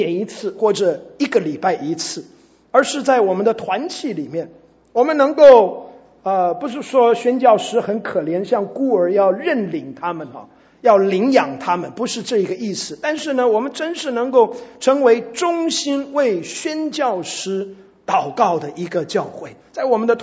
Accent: United States; Chinese is a second language; 因为我是外国人，好，美国人呢

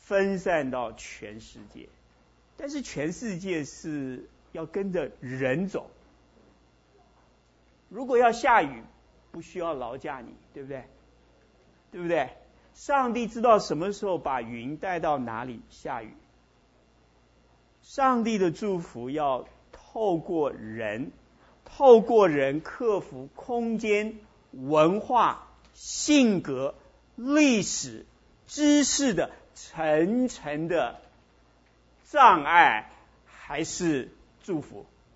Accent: China; 我们中国人讲福，那是很容易懂的

